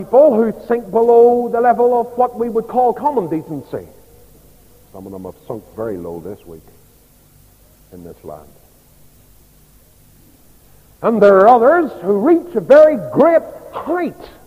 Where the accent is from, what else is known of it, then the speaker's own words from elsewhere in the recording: Northern Ireland, United Kingdom; born there; I was born in County Down, and I think it's a nice county.